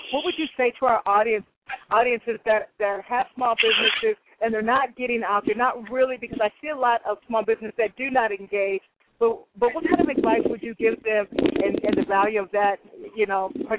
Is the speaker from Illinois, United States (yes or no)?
yes; Illinois, United States; I'm from Illinois, so I've never lived in a city or a place where there's so many schools.